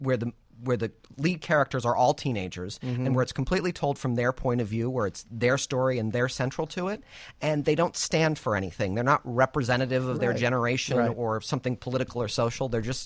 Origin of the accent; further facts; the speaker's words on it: Michigan, United States; I grew up near Detroit, and so the auto industry was a huge presence in my childhood.